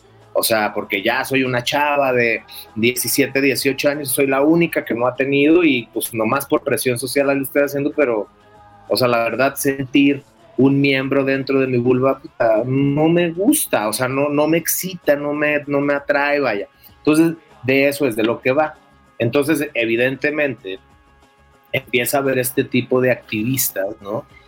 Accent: Culiacán, Sinaloa, Mexico; yo que soy de Culiacán, Sinaloa, entonces de repente crezco en la playa, ¿no?

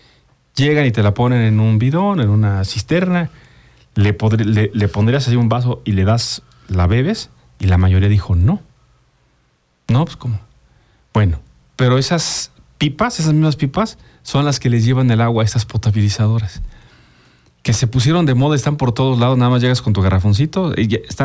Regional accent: Mexico; Soy mexicano, el agua es de los mexicanos

